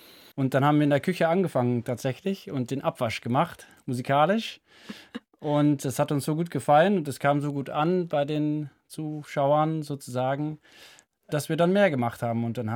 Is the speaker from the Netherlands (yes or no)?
yes; Netherlands; German is a second language; ich als Niederländer bin immer ein bisschen verwirrt